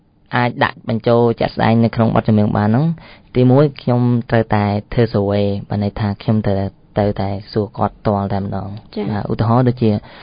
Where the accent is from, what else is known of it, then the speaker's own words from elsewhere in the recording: Memot, Tbong Khmum, Cambodia; now in Phnom Penh, Cambodia; ហើយខ្ញុំជាបាទក្មេងម្នាក់ដែលមកពីស្រុកខ្សែទេហើយស្រុកកំណើតរបស់ខ្ញុំគឺនៅខេត្តត្បូងឃ្មុំស្រុកមេមត់ហើយខ្ញុំបានបន្តការសិក្សារបស់ខ្ញុំនៅឯទីក្រុងភ្នំពេញនៅឯវិទ្យាស្ថាន AFL ហើយឆ្នាំនេះផងដែរគឺខ្ញុំបញ្ចប់ការសិក្សាឆ្នាំទី4